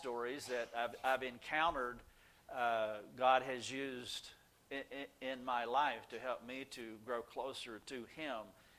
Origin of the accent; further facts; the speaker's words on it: North Carolina, United States; And so on the way home, 135 miles to my hometown in North Carolina